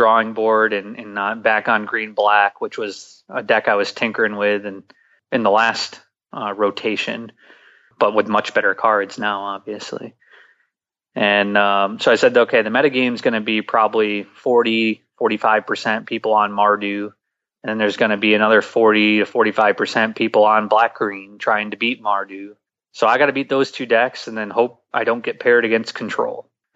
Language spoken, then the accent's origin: English; Syracuse, New York, United States; if there was a PTQ or something that was in my hometown of Syracuse or nearby in like Binghamton, then I'd go play that.